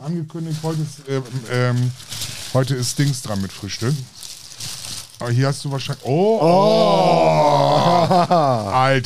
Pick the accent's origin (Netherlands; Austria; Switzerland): Netherlands; German is a second language; Weil wir haben auch viel Nacktschnecken bei uns in Holland.